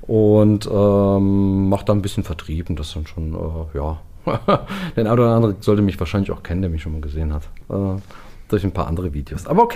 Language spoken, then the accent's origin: German; Portugal; Als Portugiese macht man das.